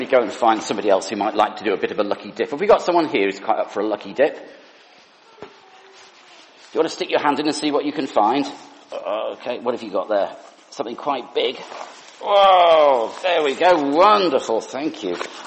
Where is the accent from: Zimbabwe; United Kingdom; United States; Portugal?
United Kingdom; North West England; I was brought up in the Lake District.